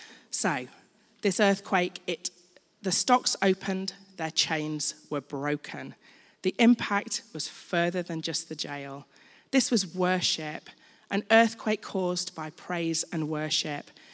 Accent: Chesterfield, East Midlands, United Kingdom; there was an earthquake in Chesterfield, my hometown, when I was about 18, so that's a long time ago.

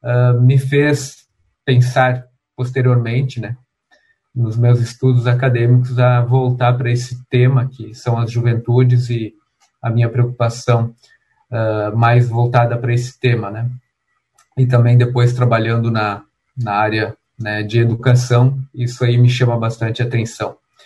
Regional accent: Novo Hamburgo, Rio Grande do Sul, Brazil; born there; also born or lived in Porto Alegre; Bom, nasci em Novo Hamburgo, sou novo hamburguense, mas não conheço bem Novo Hamburgo, tá? Porque meus pais moraram por lá, porque devido à profissão do meu pai, eram locais temporários, e cheguei a morar em Porto Alegre também

